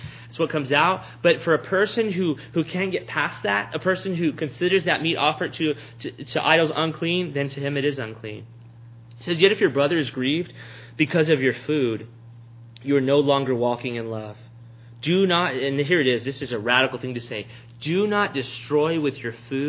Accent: Texas, United States; because I am a Texan, I've eaten a lot of meat in my day.

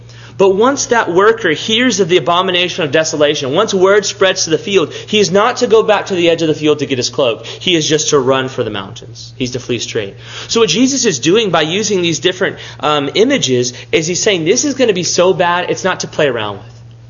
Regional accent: Texas, United States; I would look at that as a Texan and not really know what winter is.

